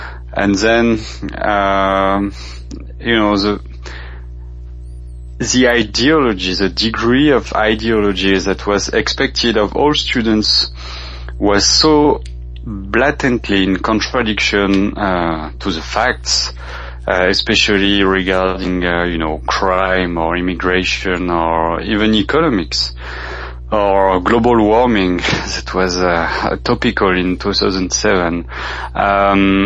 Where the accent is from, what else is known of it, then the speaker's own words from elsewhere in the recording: Lyon, Auvergne-Rhône-Alpes, France; No, I actually I grew up in Lyon, which depending on you know, the geographical scale is the second or third city in France